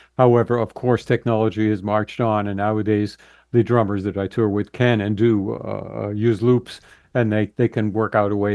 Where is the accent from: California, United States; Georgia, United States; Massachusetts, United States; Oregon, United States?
Massachusetts, United States; Boston; accent: Boston; it starts off with me just kind of yelling "rock, rock hard," back with my Boston accent.